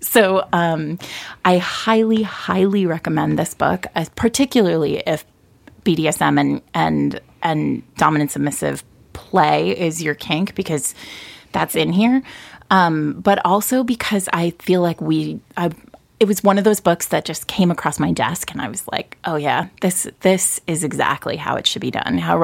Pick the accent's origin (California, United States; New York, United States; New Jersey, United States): New York, United States; New York City; That's just me being a New Yorker.